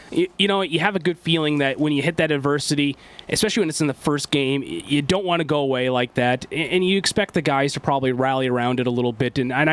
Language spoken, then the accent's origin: English; Oregon, United States; I'm from the West Coast. I'm from Oregon.